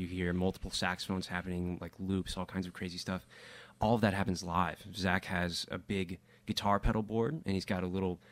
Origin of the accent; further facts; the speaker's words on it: Texas, United States; It's actually the street that I grew up in in Texas.